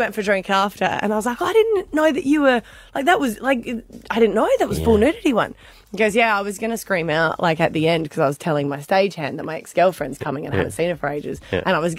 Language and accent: English; Adelaide, South Australia, Australia; We were living in Sydney. I'm from Adelaide.